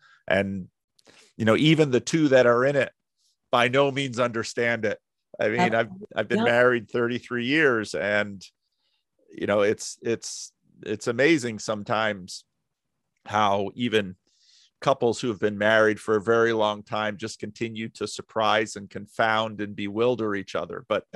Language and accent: English; New Jersey, United States; So where I grew up in New Jersey, when I was growing up, there were a pretty good, healthy cluster of Christian Reformed churches.